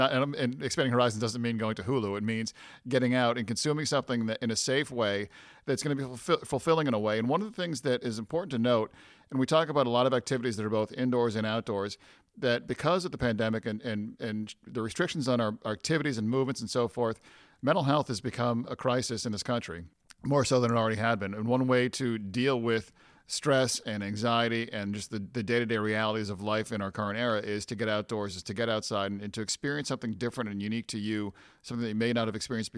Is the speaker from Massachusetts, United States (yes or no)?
yes; Worcester, Massachusetts, United States; One of my earliest memories, I grew up in Worcester.